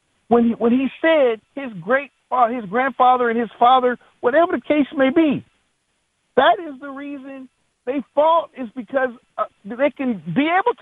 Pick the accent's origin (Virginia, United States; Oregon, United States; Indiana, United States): Indiana, United States; Lafayette; Well, listen, JR, I'm actually from Lafayette, Indiana, and Drew Brees, you know, he played football at Purdue University, yes. And that's in West Lafayette.